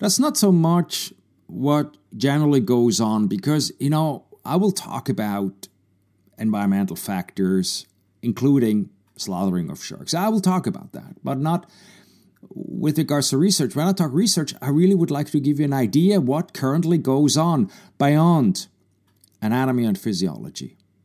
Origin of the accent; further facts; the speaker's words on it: Switzerland; moved away as an adult; now in United States; I grew up in Switzerland, so I was kind of naive. When I came to the U.S. end of the 80s